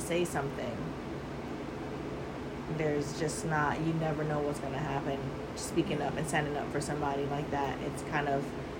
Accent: Hawaii, United States; also born or lived in North Carolina; Hawaii and North Carolina.

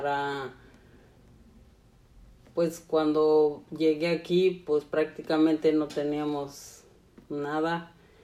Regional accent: Mexico; now in Tacoma, United States; La mayor parte de mi vida, pues la viví en México y aquí en Tacoma, aquí en el estado de Washington, tengo alrededor de 22 años viviendo

